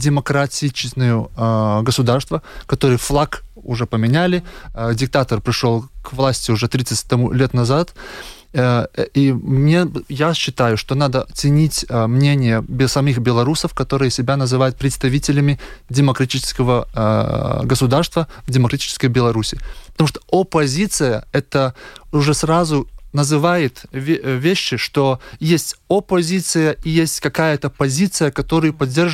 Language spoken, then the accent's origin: Russian; Latvia; Russian is a second language; я латыш, говорю на русском языке, я 90% точно понимаю и то, что говорят на белорусском языке, на мове.